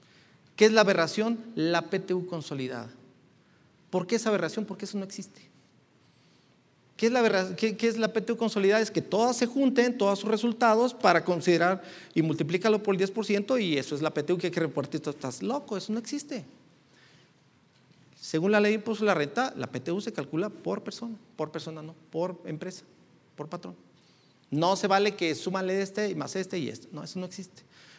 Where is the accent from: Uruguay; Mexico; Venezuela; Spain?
Mexico; Jalisco; fíjense cómo somos los de Jalisco, decimos en camisa de 11 varas